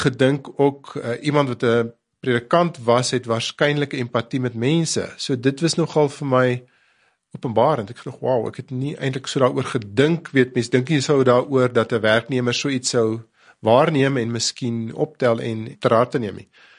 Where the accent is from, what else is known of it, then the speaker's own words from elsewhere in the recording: Warmbad, Limpopo, South Africa; Ek kom uit die Noord-Transvaal uit, Warmbad, daar het ek groot geword. Settlers om presies te wees op die Springbokvlakte. So ek dink die Bosveld sal altyd na my hart lê.